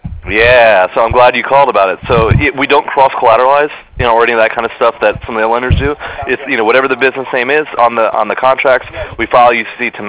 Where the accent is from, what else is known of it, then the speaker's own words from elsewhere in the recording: New York, United States; now in Hoboken, United States; I'm from Long Island, New York, live in Hoboken, New Jersey.